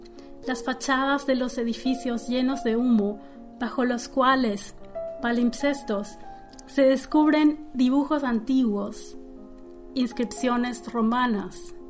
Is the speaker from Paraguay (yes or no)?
yes; Asunción, Paraguay; de Asunción, Paraguay